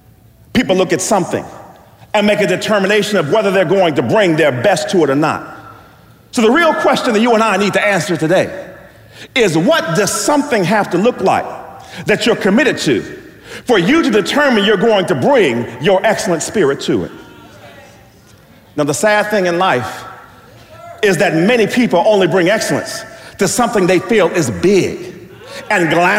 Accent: Youngstown, Ohio, United States; Many of you all know that I grew up in Youngstown, Ohio. And I grew up on the south side of Youngstown, Ohio

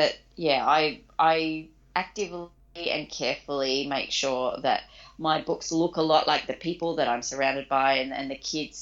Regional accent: Australia; a white woman growing up in Australia

